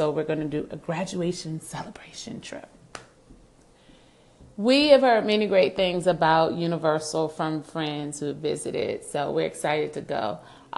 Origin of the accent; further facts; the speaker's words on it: Hampton, Virginia, United States; Virginia, my hometown. I was raised in Hampton Roads